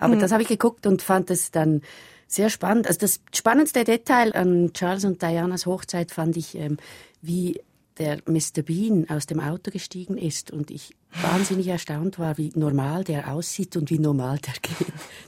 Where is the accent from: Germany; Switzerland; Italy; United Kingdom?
United Kingdom; Scotland; Also genau, als halbe Britin müsste ich mich der Sache wirklich verpflichtet fühlen, aber ich bin eben auch halbe Schottin.